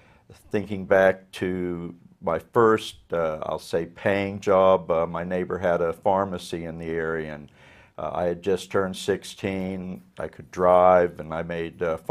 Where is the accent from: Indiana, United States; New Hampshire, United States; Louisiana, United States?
Indiana, United States; born there; also born or lived in Colorado; we lived in Colorado when I was in elementary school. I was born in Indiana